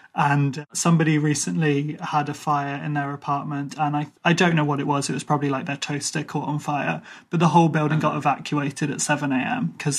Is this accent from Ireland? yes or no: yes; Ireland; one of the perks of being Irish and having like bushy, kind of wiry hair, it's relatively waterproof